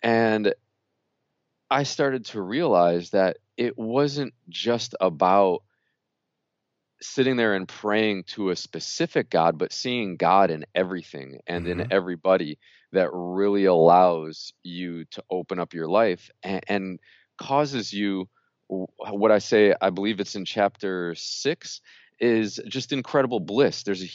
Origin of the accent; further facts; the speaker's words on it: New York, United States; And I'm from New York.